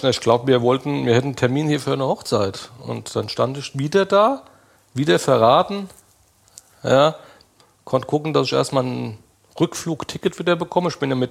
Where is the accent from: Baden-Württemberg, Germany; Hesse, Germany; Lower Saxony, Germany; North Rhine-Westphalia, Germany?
Hesse, Germany; Limburg an der Lahn; in Limburg, also ich bin aus Limburg an der Lahn